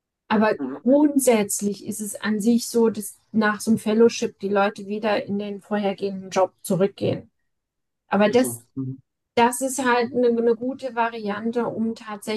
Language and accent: German; East Germany, Germany; weil ich bin ja in der DDR groß geworden